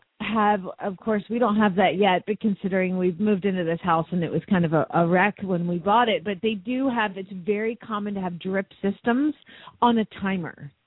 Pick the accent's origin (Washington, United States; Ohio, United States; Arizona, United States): Arizona, United States; Phoenix; from Phoenix, Arizona